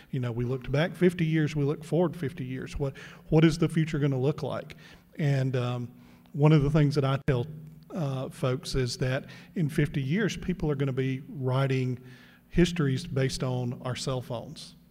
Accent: Mississippi, United States; And I know John because we're both from Mississippi. John's lost his accent. I haven't.

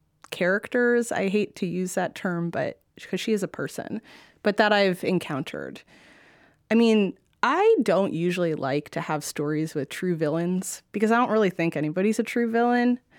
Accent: Boston, Massachusetts, United States; also born or lived in New York; I mean, first of all, I'd never lived in the South. I'm from Boston. I went to school in New York.

